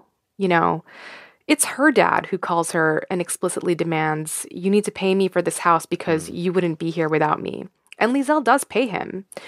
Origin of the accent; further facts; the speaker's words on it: Philippines; keeps my Filipino traditions alive. If I didn't have relationships with them, would I be, quote unquote, as Filipino as I am today?